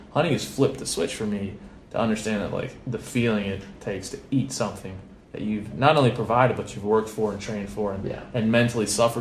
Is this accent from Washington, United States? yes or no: no; Maryland, United States; He's from Hawaii. I'm from Maryland.